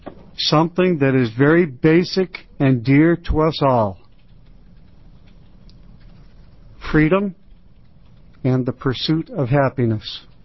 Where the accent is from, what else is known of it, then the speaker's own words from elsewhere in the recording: Eugene, Oregon, United States; I'm from Eugene.